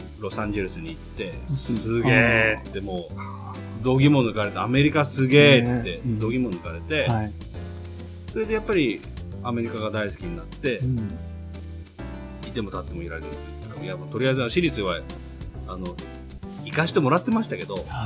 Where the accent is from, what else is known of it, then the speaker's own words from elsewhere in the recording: Yokohama, Kanagawa, Japan; 僕はもともと横浜上岡の出身だったんですけど